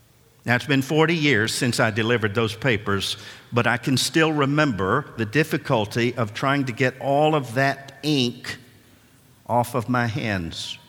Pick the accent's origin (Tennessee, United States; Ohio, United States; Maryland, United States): Tennessee, United States; Nashville; When I was a teenager growing up in Nashville, I took a job at age 14 as a paper boy.